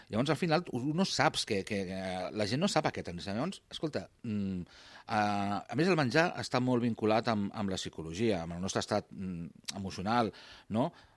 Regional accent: Barcelona, Catalonia, Spain; jo que sóc de Barcelona, sóc també de Barcelona que les Rambles, tenia aquesta mirada una mica molt barcelonina

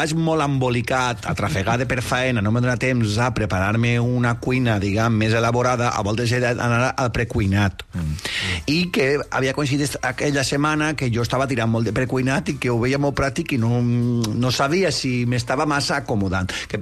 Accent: Valencian Community, Spain; Estem parlant de l'esmorzar que entenc jo com a valencians o és el desdejuni vostre?

